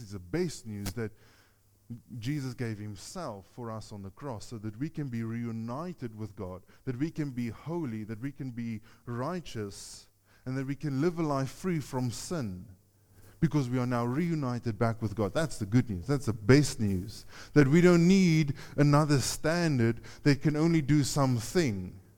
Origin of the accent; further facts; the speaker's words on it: South Africa; know how many countries we can go to without a visa because we have South African benefits, because we're a South African citizen.